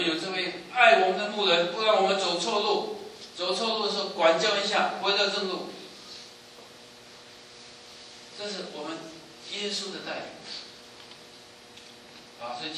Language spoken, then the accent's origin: Chinese; Fuzhou, Fujian, China; 不像我们福州人呢